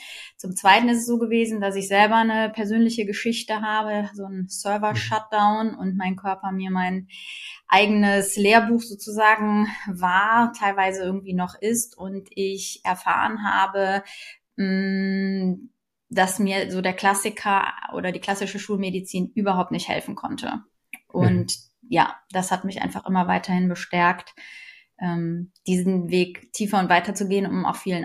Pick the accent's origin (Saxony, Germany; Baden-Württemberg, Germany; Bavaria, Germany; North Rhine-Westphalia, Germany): North Rhine-Westphalia, Germany; Cologne; Ich komme aus Köln. Ich bin Mutter von zwei Jungs und Apothekerin, selbstständige Apothekerin aus Köln mit zwei Apotheken.